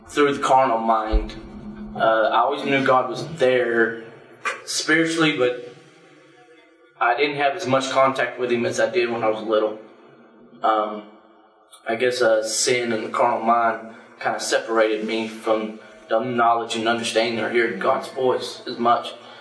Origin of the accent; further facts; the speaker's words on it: Mesquite, Texas, United States; from Mesquite, from Dallas area in Texas. I grew up mostly in the Dallas area.